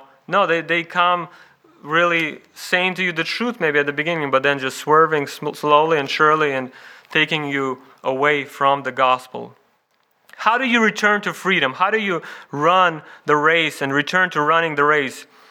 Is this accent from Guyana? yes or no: no; Ukraine; I remember as a child growing up in Ukraine and seeing my mom prepare bread